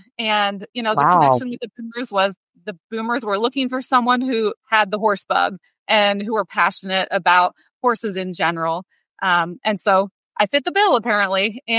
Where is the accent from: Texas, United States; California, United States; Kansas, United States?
Kansas, United States; also born or lived in Nebraska; as just a little horse-loving girl growing up in Kansas and Nebraska.